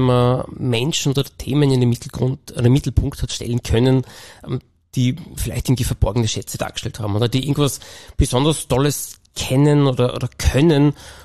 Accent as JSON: {"language": "German", "town": "Klagenfurt", "region": "Carinthia", "country": "Austria", "tie": "born there", "said": "Ja, ich bin gebürtiger Klagenfurter"}